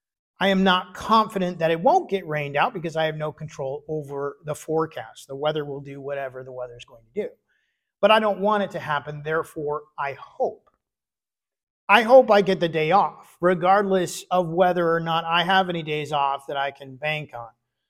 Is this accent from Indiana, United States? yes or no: no; Michigan, United States; Now, when I was growing up in Michigan, the expectation of snow during the week, we were all got very excited.